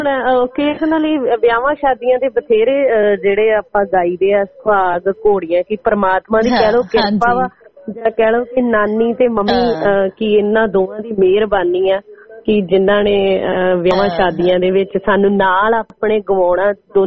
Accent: Punjab, India; also born or lived in Malwa / Doaba; ਸੋ ਪੜ੍ਹਾਈ ਲਿਖਾਈ ਸਾਰੀ ਮੇਰੀ ਮਾਲਵੇ ਦੀ ਹੈ ਜੀ, ਜੰਮੀ ਪਲੀ ਮੈਂ ਮਾਝੇ ਦੀ ਆ, ਤੇ ਹੁਣ ਵਿਆਹ ਮੇਰਾ ਦੁਆਬੇ ਚ ਹੋ ਗਿਆ ਵਾ।

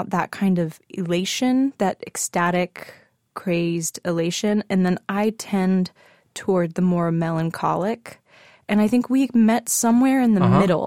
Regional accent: Dallas, Texas, United States; I grew up in Dallas, Texas.

